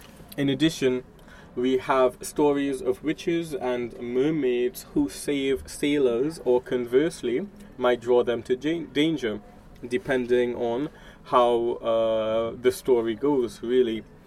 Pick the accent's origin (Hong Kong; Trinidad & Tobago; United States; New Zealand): Trinidad & Tobago; I'm from the Twin Island Republic of Trinidad and Tobago in the south of the Caribbean.